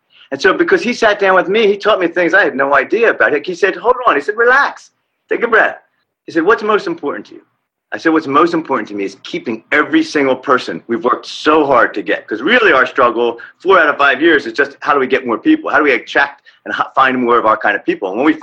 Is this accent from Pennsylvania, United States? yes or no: yes; Philadelphia, Pennsylvania, United States; because I'm from Philadelphia. I've lived my whole life in Philadelphia.